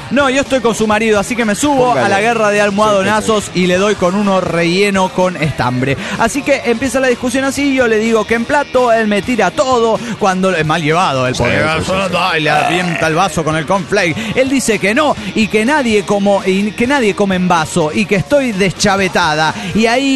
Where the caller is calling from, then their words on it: Pénjamo, Guanajuato, Mexico; de Pénjamo.